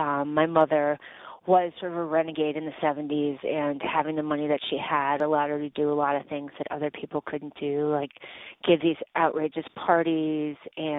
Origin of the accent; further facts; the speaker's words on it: Chicago, Illinois, United States; Sure. I grew up in Chicago in the 70s, 80s, and I knew I always wanted to be a writer.